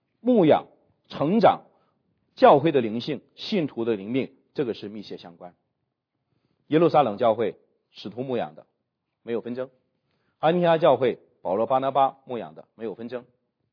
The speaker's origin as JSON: {"language": "Chinese", "region": "North China", "country": "China", "said": "我是北方人的哈，我们的过去呢有一个童谣叫做拉大锯扯大锯，老家门口唱大戏"}